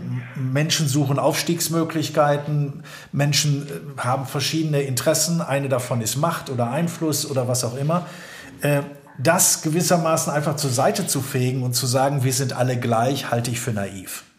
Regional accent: Essen, North Rhine-Westphalia, Germany; In meiner alten Heimatstadt Essen gibt es das auch.

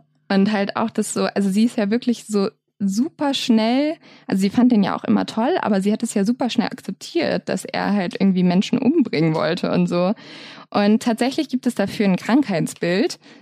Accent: Hamburg, Germany; Ich komme nämlich aus der Nähe von Hamburg, wie wir schon vorhin erzählt haben.

